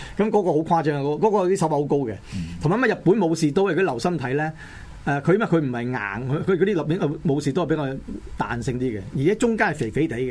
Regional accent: China; 又同我哋中國人一樣啦，係要打下啲俄羅斯嘅。

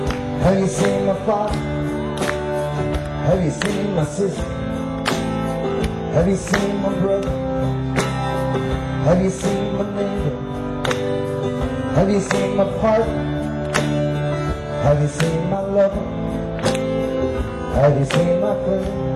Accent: New York City, New York, United States; I want to dedicate this next song to my my hometown.

